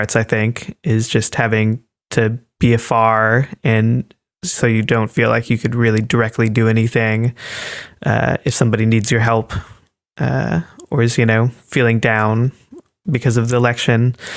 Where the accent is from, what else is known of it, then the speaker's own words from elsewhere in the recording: United States; moved away; basically feeling like you have to defend yourself whenever you're introducing yourself as an American